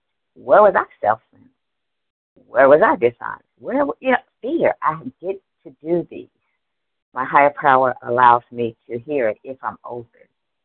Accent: Georgia, United States; I am from Georgia.

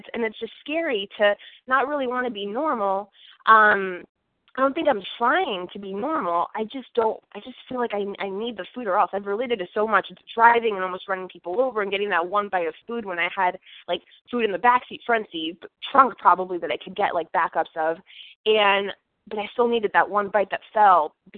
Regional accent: Florida, United States; from South Florida

